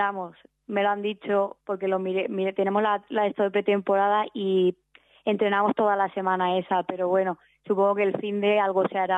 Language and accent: Spanish; Valencia, Valencian Community, Spain; Que al final yo soy de Valencia, entonces a mí mucha gente ve la playa y como que dice, ostras, tal, a mí eso no me sorprendió tanto